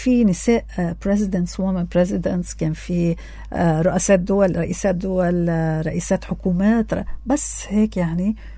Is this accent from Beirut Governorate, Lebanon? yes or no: yes; Beirut, Beirut Governorate, Lebanon; لا انا نازلة ببيروت، والله انا نفوسي هون بس انا بدي انزل ببيروت لانه انا بنت بيروت